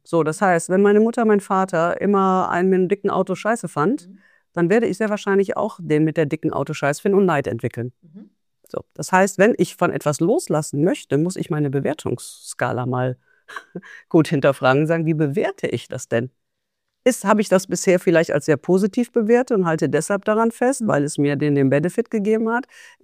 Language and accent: German; Cologne, North Rhine-Westphalia, Germany; ich bin in Köln groß geworden, die Türken waren meine besten Freunde.